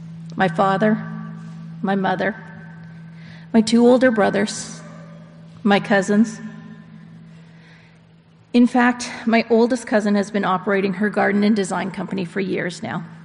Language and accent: English; Ontario, Canada; I grew up in Ontario, Canada, to clarify.